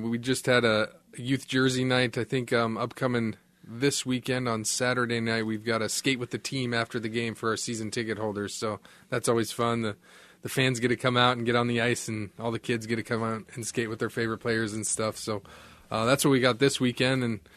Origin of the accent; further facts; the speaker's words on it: Colorado, United States; I grew up in Colorado and went to college in Colorado